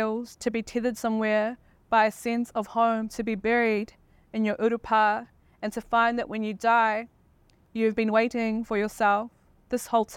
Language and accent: English; New Zealand; I would say I'm Maori, and then I would say I'm Pacifica or Polynesian, or Tangata Moana, people of the Pacific Ocean.